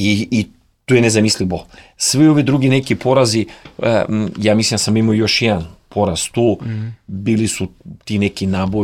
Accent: Belgrade, Serbia; Ja sam rođen u Beogradu, ja sam Beograđan.

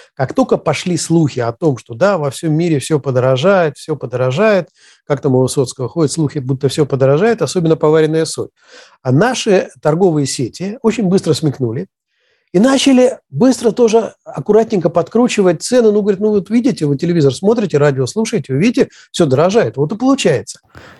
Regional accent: Saint Petersburg, Russia; Я не москвич, я питерский

